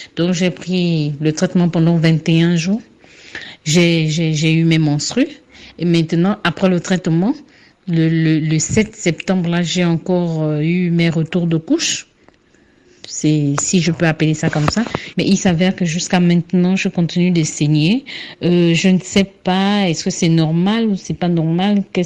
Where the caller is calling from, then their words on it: Libreville, Estuaire, Gabon; je suis gabonais, j'ai 37 ans.